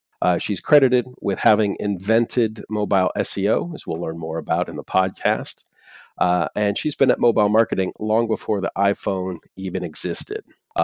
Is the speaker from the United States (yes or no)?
yes; United States; now in Wrocław, Poland; I'm also an American guy living in Wrocław, Poland.